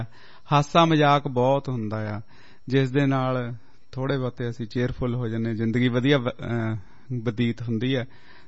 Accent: Punjab, India; ਅਸੀਂ ਪੰਜਾਬ ਦੇ ਰਹਿਣ ਵਾਲੇ ਆ

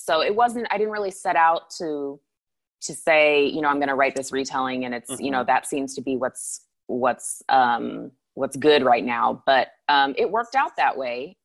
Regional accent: Anchorage, Alaska, United States; So, Anchorage is beautiful, and I, you know, that's my hometown, and I still have family there, and that's great.

